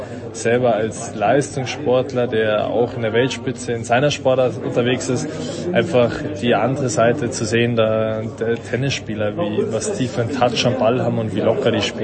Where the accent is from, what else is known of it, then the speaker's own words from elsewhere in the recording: Munich, Bavaria, Germany; Ja, ist natürlich als Münchner nicht ganz einfach Skifahren lernen in München.